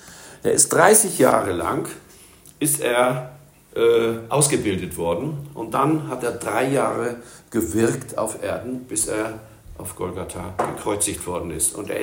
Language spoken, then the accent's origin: German; Hamburg, Germany; also born or lived in Spain; Ich bin knapp über 30 Jahre jetzt in Bayern. Lange Geschichte, wie ich aus Spanien von diesen 30.000 Quadratmetern hier nach Bayern gekommen bin, als Hamburger oder ich sage ja sogar Wikinger.